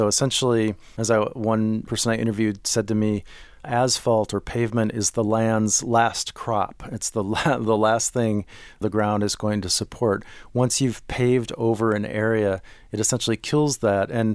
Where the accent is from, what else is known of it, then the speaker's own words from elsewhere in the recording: Minneapolis, Minnesota, United States; I grew up in Minneapolis, and my grandparents lived in southern Illinois.